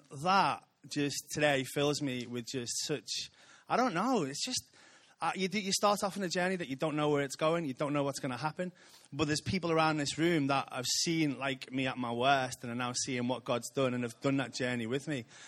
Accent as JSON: {"language": "English", "town": "Liverpool", "region": "North West England", "country": "United Kingdom", "tie": "born or raised there", "said": "I'm a Scouser. I'm proud of it. I love this city. I love its heritage. Grew up with my family really being proud Scousers"}